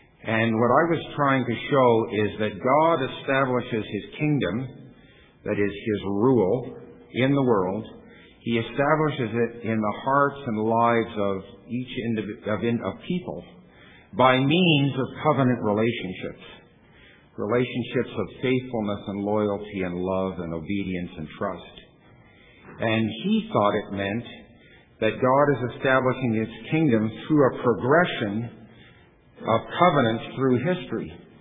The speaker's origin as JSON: {"language": "English", "country": "Canada", "said": "I'm from Canada and I'm hot."}